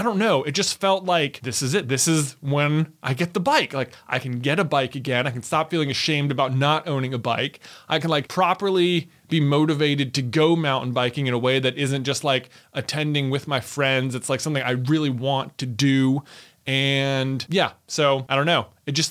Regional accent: Roanoke, Virginia, United States; It's like, I'm from Roanoke. It's like, I don't even mountain bike.

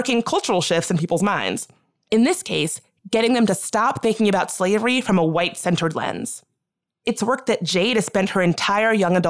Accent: Virginia, United States; yeah, I grew up in the South. I'm from Virginia, and I've never attended a wedding on a plantation, but I've definitely been invited to them.

